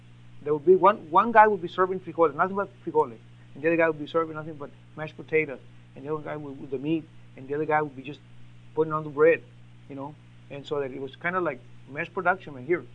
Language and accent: English; Mexico; I spoke Spanish, and I'm originally from Mexico.